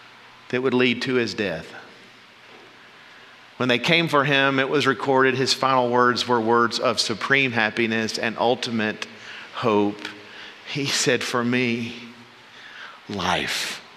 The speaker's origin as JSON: {"language": "English", "region": "Mississippi", "country": "United States", "tie": "born or raised there", "said": "I grew up in Mississippi with a tradition of fifes and drums."}